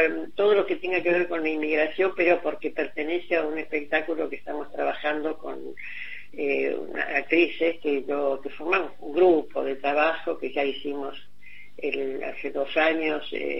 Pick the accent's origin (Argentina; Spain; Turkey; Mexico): Argentina; Villa Ballester, Buenos Aires Province; born there; Yo nací en una casa en Villa Ballester, un jardín con árboles, con higos. Con granadas, con ciruelos y todo eso, era mi casa.